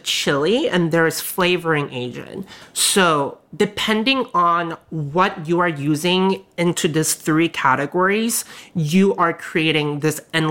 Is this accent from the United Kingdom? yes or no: no; South Korea; now in United States; I have so many, like, food memories that I always wanted to have when I grew up in Korea.